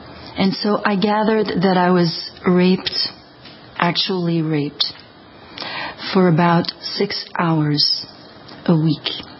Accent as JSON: {"language": "English", "country": "Belgium", "tie": "born or raised there", "second_language": "English", "said": "I was raised in Belgium"}